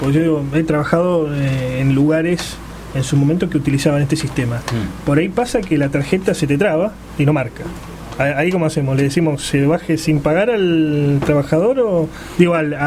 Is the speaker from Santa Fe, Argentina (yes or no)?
yes; Rosario, Santa Fe, Argentina; Que somos los rosarinos.